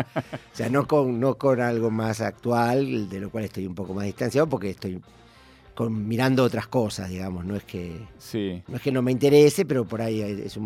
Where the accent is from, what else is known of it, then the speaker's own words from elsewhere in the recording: Villa Gesell, Buenos Aires Province, Argentina; Pero es una peli muy linda porque es como un canto de amor a mi lugar, a mi pueblo, que ya Gesell va abrazado